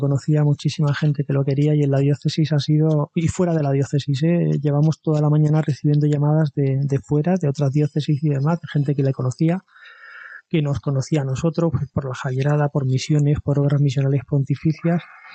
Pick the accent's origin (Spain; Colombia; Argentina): Spain; Ceuta; Yo soy de fuera, de Ceuta.